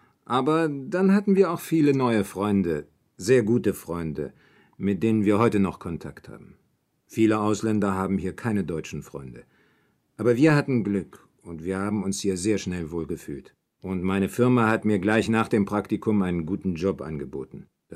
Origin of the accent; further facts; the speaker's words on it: India; German is a second language; now in Germany; Da habe ich als Inder immer ein Visum gebraucht. Das war mir dann zu kompliziert. Deshalb sind wir dann Deutsche geworden, wegen meinem Beruf.